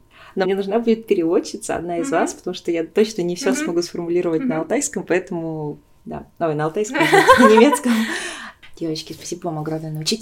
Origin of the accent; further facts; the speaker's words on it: Tuva, Russia; Я помню, в Москве меня спрашивали: «О, ты откуда? Я из Тувы».